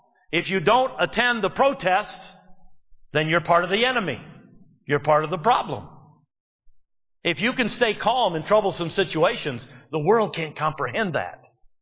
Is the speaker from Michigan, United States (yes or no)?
yes; Michigan, United States; I grew up near Detroit. I remember walking out in our suburbs that were 7 miles from downtown.